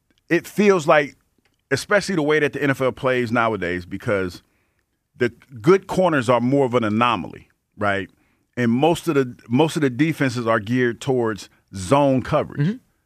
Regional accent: Ohio, United States; You know, I'm from Ohio, so I can say this.

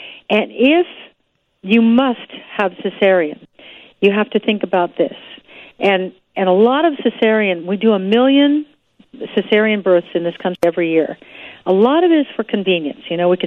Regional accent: Ireland; Those nationalities, of which I am Irish, carry the HLA gene as a general rule.

